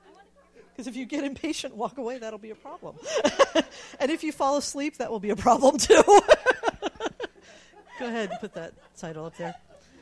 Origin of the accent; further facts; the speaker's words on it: Maryland, United States; because when I was a kid, I grew up in Maryland, and my best friend from childhood lives in Pennsylvania, and I live in Alaska.